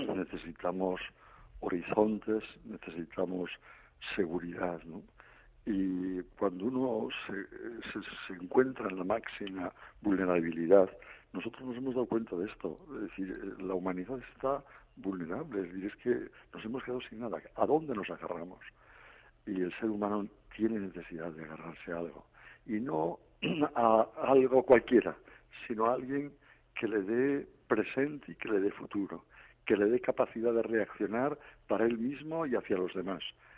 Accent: Cantabria, Spain; Fíjese que desde mi tierra, que se la llamamos la Bien Aparecida, en Cantabria

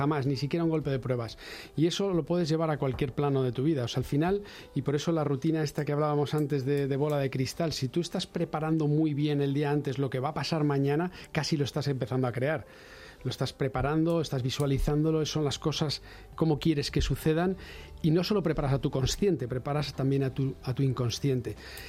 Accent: Community of Madrid, Spain; Soy madrileño, pero toda mi familia es de Murcia.

